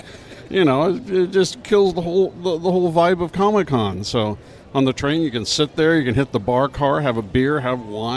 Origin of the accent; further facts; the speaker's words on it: California, United States; I came all the way down from the mean streets of South Orange County, California.